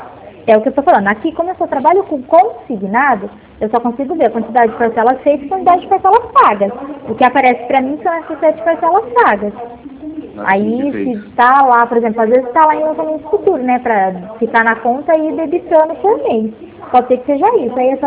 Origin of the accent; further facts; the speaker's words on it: São Paulo, Brazil; eu sou do interior de São Paulo